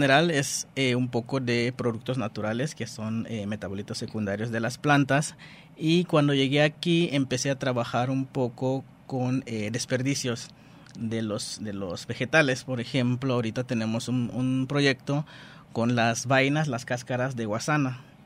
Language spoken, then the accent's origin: Spanish; Suriname; first language nl; Spanish is a second language; moved away as an adult; now in Mexico; Yo soy de Surinam, un país pequeño en Sudamérica. Ahí pequeños somos 500,000 habitantes, bueno son porque ya llevo mucho tiempo acá. Y allá hablamos holandés, entonces primero tuve que aprender español